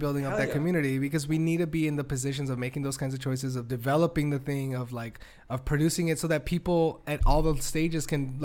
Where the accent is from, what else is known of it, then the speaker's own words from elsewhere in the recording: United States; man, I've been born and raised here. And, like, I want to make that thing that feels in between. Like, I'm American and I'm Mexican.